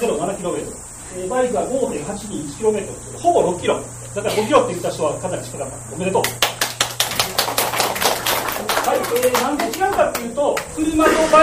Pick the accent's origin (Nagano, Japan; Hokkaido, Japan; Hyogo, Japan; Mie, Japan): Mie, Japan; Yokkaichi; moved away as an adult; now in Suzuka, Japan; 私は、実は四日市の出身で、